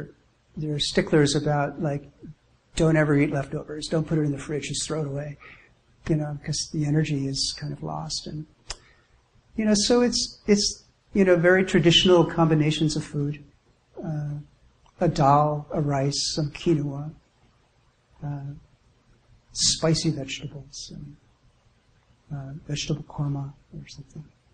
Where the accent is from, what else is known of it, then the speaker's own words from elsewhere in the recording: New York, United States; Being a New Yorker, you have 84 choices in a square mile of your house